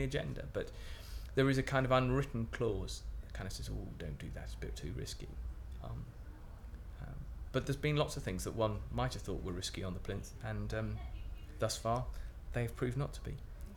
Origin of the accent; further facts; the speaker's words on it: London, United Kingdom; also born or lived in Oxford; I currently live in Bristol, which is about as far south as I've ever lived in my life, although I did spend part of my childhood growing up in London and part of it in Oxford.